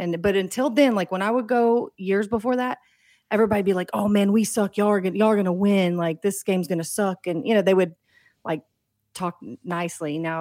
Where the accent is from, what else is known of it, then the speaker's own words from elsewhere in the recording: Texas, United States; I am from Texas.